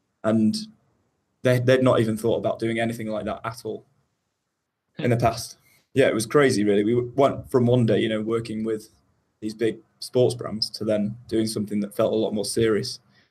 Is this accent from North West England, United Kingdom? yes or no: yes; Manchester, North West England, United Kingdom; I'm from Manchester in the UK.